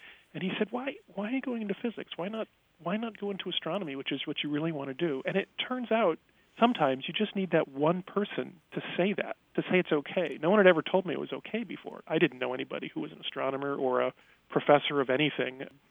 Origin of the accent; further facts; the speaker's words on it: Huntsville, Alabama, United States; I grew up in Huntsville, Alabama, northern Alabama, in the early 70s.